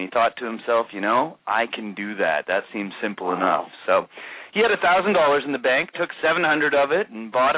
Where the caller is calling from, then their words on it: Vancouver, British Columbia, Canada; I am calling in from beautiful Vancouver, British Columbia on the west coast of Canada.